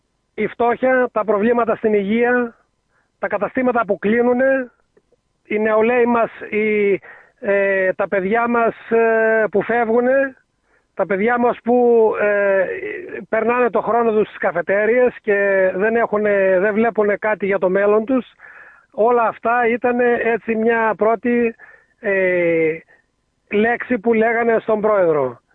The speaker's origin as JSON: {"language": "Greek", "town": "Korfovouni", "region": "Epirus", "country": "Greece", "tie": "born or raised there", "said": "Κατάγομαι από το Κορφοβούνι Άρτας, μεγάλωσα και έμαθα τα γράμματά μου εκεί"}